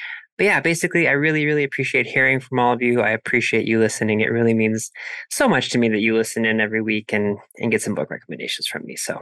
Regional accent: United States; now in Cleveland, United States; Okay, so first things first, I am an American. I live in Cleveland, Ohio.

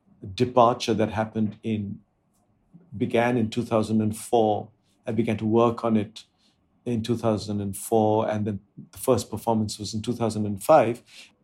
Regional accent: India; It comes from my sort of background in different kinds of music. It comes from being an Indian who I think being an Indian means being exposed to and it means to internalize an amazing range of cultural references and cultural traditions

